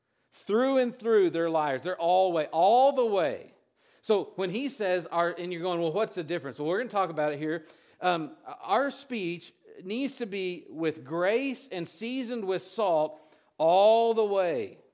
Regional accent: Texas, United States; And I'm from Texas, so listen, if you eat guacamole, here's what makes guacamole, salt.

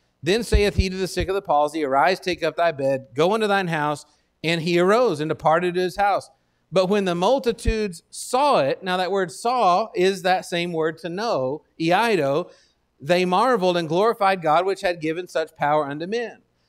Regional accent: Texas, United States; accent: Texas; because they make me sound so smart with my Texas accent.

